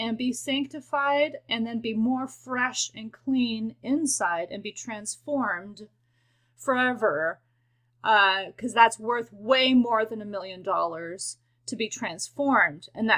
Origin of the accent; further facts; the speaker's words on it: Guatemala; We grew up together in Guatemala as missionary kids.